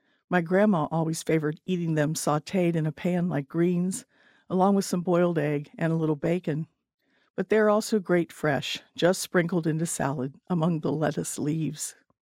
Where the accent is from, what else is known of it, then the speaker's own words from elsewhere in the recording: Grants Lake, Kentucky, United States; Wild blackberries are not a surprise to me since I grew up in Grants Lake, Kentucky.